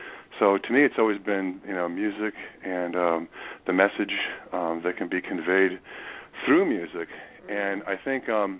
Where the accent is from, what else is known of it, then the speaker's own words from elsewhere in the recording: New Hampshire, United States; but we're from New Hampshire, so we would play on Wednesday nights and things like that.